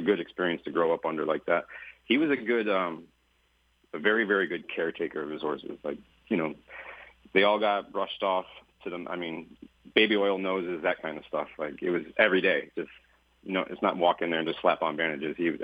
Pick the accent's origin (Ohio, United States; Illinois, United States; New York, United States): New York, United States; I'm from Finger Lakes